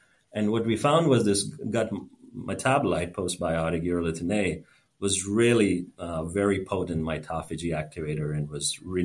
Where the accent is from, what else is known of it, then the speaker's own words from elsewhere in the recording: India; the early life antibiotic usage as a kid growing up in India that probably did most of the damage for me.